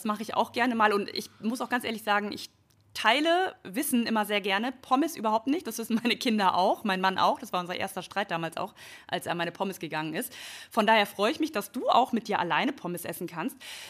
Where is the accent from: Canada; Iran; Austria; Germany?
Germany; Nordhorn, Lower Saxony; Wir sind nämlich jetzt hier gerade in meiner Heimatstadt in Nordhorn